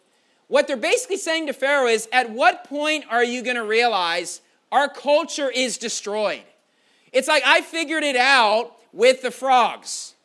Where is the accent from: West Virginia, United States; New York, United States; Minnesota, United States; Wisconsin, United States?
West Virginia, United States; Bridgeport; I grew up in Bridgeport, West Virginia, which is only about 15 minutes down the road. It's not too far from here, and so it's an honor to be here.